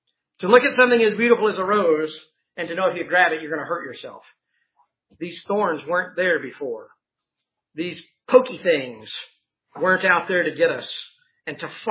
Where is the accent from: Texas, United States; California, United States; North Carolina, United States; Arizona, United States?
Texas, United States; If you can imagine, and I can't, growing up in Texas, you knew not to go barefoot.